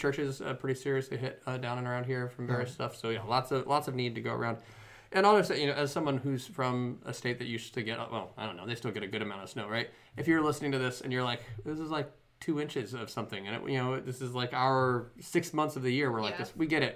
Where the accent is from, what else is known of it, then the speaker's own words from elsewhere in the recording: Ohio, United States; And you, at least growing up in Ohio, you would like layer ice and then you would put down salt